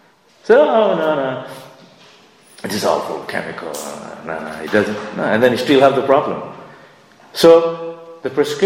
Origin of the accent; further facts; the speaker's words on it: India; English is a second language; I'm from India, so I take Ayurvedic.